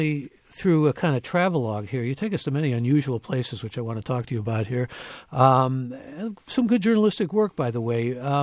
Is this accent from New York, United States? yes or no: no; Cleveland, Ohio, United States; Well, you know what else is that way is my hometown of Cleveland.